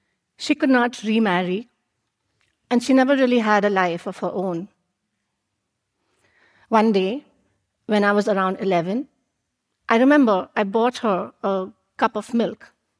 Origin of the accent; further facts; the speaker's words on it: Mumbai, Maharashtra, India; Growing up in Mumbai, India, I was always surrounded by family, aunts, uncles, cousins.